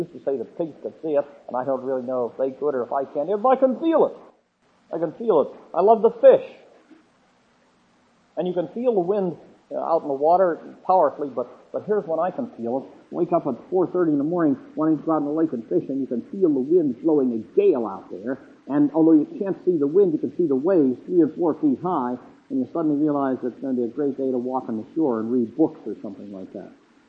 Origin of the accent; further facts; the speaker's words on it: Wales, United Kingdom; Yeah, I'm not a Welshman for nothing.